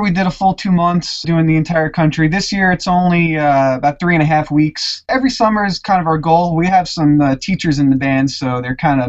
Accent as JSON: {"language": "English", "region": "New York", "country": "United States", "tie": "born there", "said": "Actually, everyone but me is a native Texan. I was born in New York."}